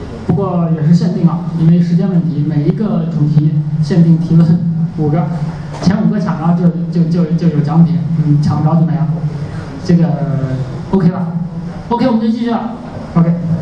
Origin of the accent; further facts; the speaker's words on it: Beijing, China; now in Zhuhai, China; 因为这个我是从北京南下下来的，那么很多外地的人呢来珠海呢都有这个一个需求吧